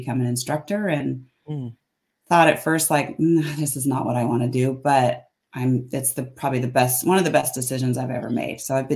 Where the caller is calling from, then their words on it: Chico, California, United States; I am in Chico, California, which is Northern California, about 90 miles north of Sacramento.